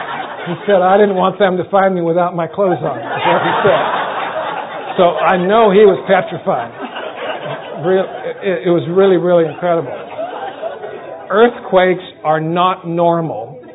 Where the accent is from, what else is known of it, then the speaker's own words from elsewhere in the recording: East Coast, United States; because I was in California and I'm from the back east